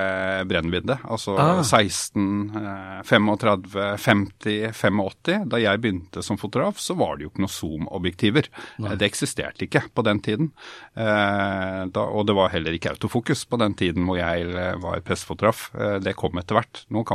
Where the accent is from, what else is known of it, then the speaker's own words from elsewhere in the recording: Sarpsborg, Østfold, Norway; Sånn at når jeg her om dagen var hjemme I Sarpsborg